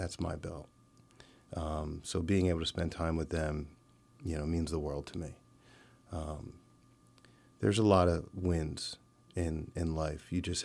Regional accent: Pennsylvania, United States; I grew up in the Valley. I grew up in the Lehigh Valley

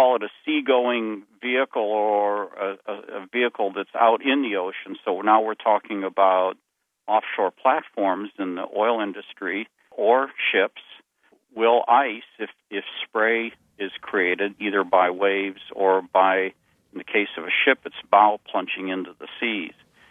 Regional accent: Cleveland, Ohio, United States; I grew up in Cleveland, Ohio, we had this problem.

